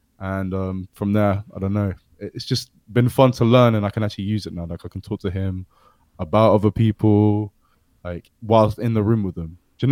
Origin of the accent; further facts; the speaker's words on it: London, United Kingdom; born there; I'm half British on my dad's side and I'm half Indonesian from my mum's side. But I was born in London. But I grew up with an Indonesian childhood.